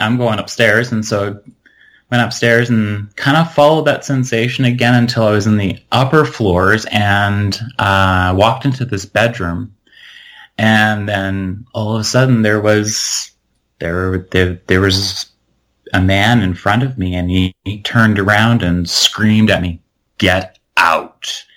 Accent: Winnipeg, Manitoba, Canada; Well, I grew up in Winnipeg, Manitoba, and it's a very old city.

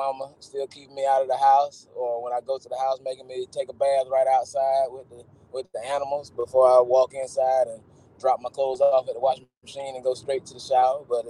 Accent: Greenville, Florida, United States; Well, you know, I'm from Madison County, Greenville, Florida, home of the Cowboys, and real small county, super small town, very family oriented, you know, all blue collar workers.

